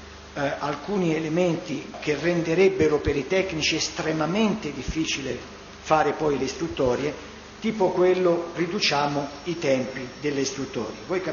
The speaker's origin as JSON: {"language": "Italian", "town": "Florence", "region": "Tuscany", "country": "Italy", "said": "visto che siamo di Firenze"}